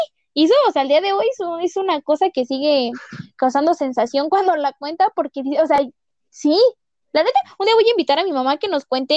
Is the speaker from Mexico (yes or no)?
yes; San Ángel, Mexico City, Mexico; yo no soy oriunda de Naucalpan, yo soy, excuse me, de San Ángel, ok, Ciudad de México